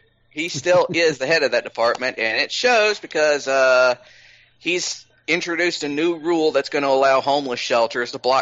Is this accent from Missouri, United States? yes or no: no; Georgia, United States; here in my home state of Georgia